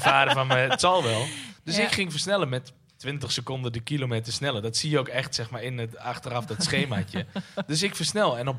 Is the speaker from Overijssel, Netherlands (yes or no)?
yes; De Lutte, Overijssel, Netherlands; we gaan naar De Lut. Dat is een plekje naast Oldenzaal, waar ik ben opgegroeid.